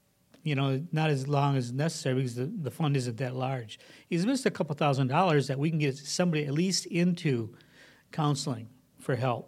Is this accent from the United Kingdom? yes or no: no; Grand Rapids, Michigan, United States; also born or lived in Springfield, Missouri; we lived in Missouri 3 years. I grew up in Grand Rapids, but then I learned Chinese, and then I got sent down to Missouri, Springfield, Missouri.